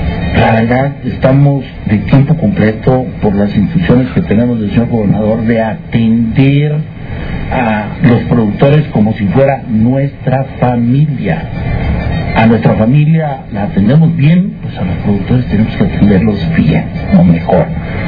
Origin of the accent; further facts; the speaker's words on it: Aldama, Tamaulipas, Mexico; yo soy de campo, soy de Aldama